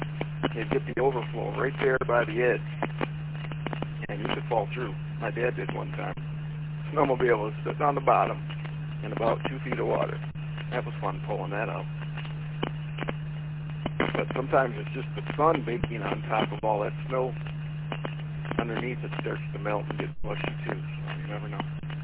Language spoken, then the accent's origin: English; Runyon Lake, Michigan, United States; I grew up on Runyon Lake, so when you're coming through Fenton, you get just south of Fenton, you got White Lake Road, you get off there and you can go to Runyon Lake.